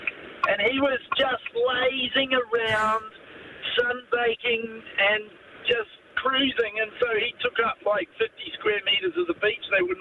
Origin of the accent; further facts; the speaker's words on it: New Zealand; moved away; I'm a Kiwi, and I've been here for 25 years now. But when I used to live in New Zealand, we lived in a place that was called Mount Maunganui